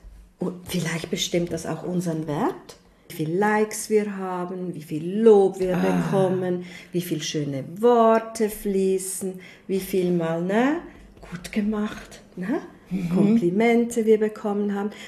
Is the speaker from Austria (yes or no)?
no; Switzerland; bei uns in der Schweiz ist ja 4 genügend.